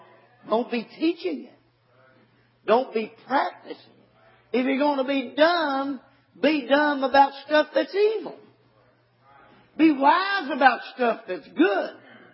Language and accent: English; Morton's Gap, Kentucky, United States; And I was from Kentucky, and I didn't understand.